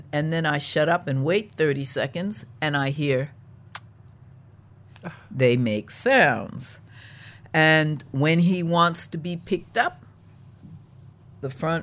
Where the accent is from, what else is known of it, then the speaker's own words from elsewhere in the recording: Australia; And I'm Australian, and I thought it would be perfect.